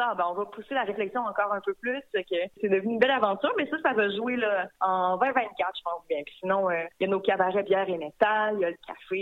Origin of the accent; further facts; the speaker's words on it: Quebec, Canada; les deux, on vient du Bas-Saint-Laurent.